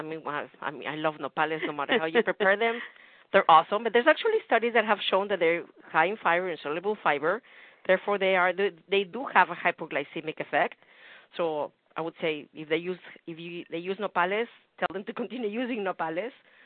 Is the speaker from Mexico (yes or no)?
yes; Mexico; I guess I use myself as an example, because I'm from Mexico and diabetes is very strong in my family.